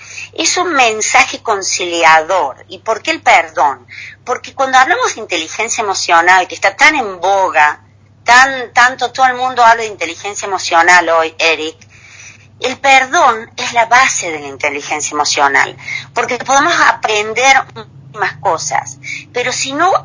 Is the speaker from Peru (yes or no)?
no; Córdoba, Argentina; presentarlo en mi tierra natal, en Córdoba, y hacerlo primero en Jesús María, donde he vivido tantos años, donde nació mi hijo.